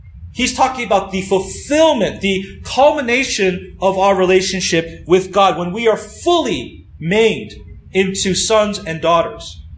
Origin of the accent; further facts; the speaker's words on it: Toronto, Ontario, Canada; is from my hometown. He lived and died in Toronto, Canada. And so for many years, we actually lived in the same city.